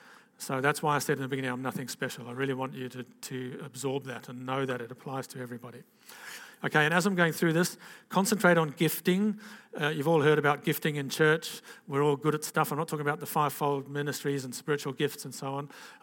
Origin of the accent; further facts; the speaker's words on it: Zambia; first language Bemba; English is a second language; so I grew up in Africa, and I was mainly up in Zambia, which was then called Northern Rhodesia, and I was really a white black guy. Okay, I had no white friends. I didn't even speak English. I spoke Bemba.